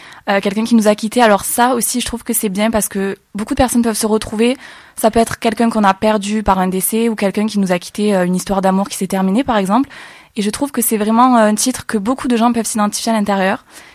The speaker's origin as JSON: {"language": "French", "town": "Narbonne", "region": "Occitanie", "country": "France", "said": "je suis chanteuse, je suis âgée de 17 ans et je viens de Narbonne."}